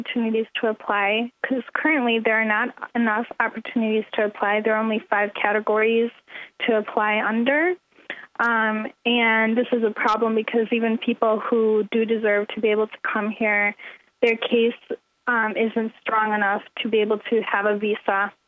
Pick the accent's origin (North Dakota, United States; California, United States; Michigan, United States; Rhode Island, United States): Michigan, United States; Walled Lake; Growing up, I grew up in Walled Lake, Michigan.